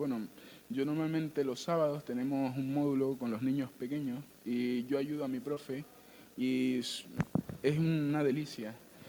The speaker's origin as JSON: {"language": "Spanish", "country": "Ecuador", "moved": "yes", "lives_now": "Almería, Spain", "said": "Sí, soy de Ecuador."}